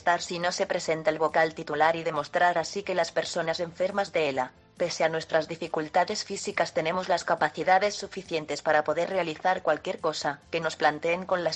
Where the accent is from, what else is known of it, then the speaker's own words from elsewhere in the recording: Spain; mi obligación y derecho como ciudadana española